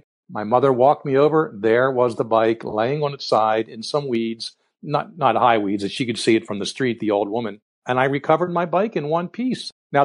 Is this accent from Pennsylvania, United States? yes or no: yes; Philadelphia, Pennsylvania, United States; I grew up in Philadelphia, and that's what my first book is about.